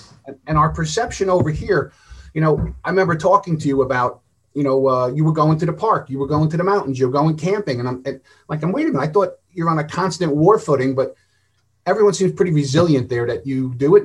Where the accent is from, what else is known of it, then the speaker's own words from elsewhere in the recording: United States; I'm an American.